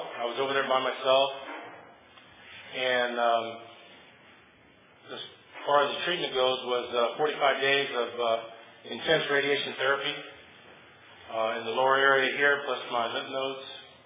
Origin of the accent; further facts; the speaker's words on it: Tulare, California, United States; I'm here from Tulare, California. I live in Motel 6.